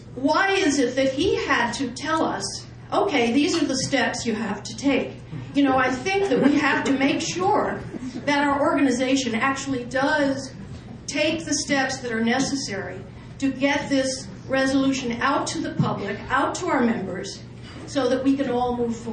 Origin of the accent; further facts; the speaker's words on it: New York, United States; I'm from New York, and I'm active in NISPA.